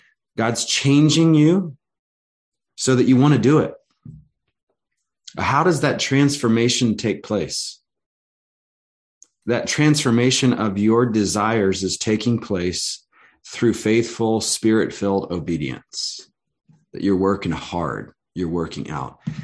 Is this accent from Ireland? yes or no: no; Georgia, United States; now in California, United States; I'm from Georgia originally, so I use ain't regularly. I refuse to let go of it, even though I'm sojourning in California.